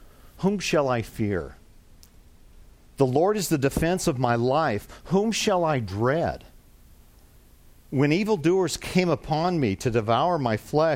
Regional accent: Colorado, United States; And, you know, I grew up in Colorado. I lived in Colorado, but it's been 20 years since I've been there.

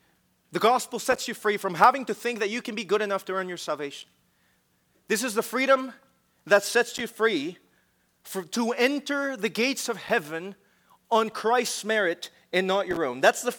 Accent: Mexico; For example, I am from Mexico

